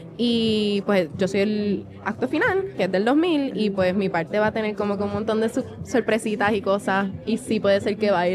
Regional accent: Dorado, Puerto Rico; Yo nací criada en Dorado

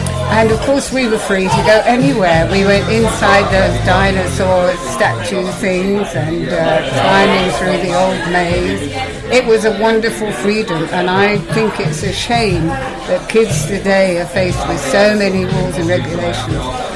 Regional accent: London, United Kingdom; now in Wales; I was in London through the whole of the World War.

